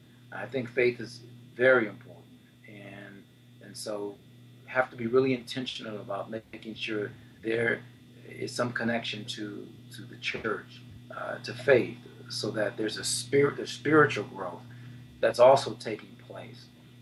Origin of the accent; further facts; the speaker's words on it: Los Angeles, California, United States; Organizations, I was involved, even in, growing up in the Crenshaw District, I was involved in the Boy Scouts, the Cub Scouts, Boy Scouts.